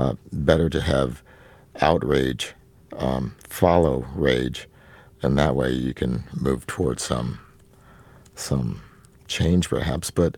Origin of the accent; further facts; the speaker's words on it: the South, United States; Growing up in the South, I grew up with black people who had blonde hair and blue eyes.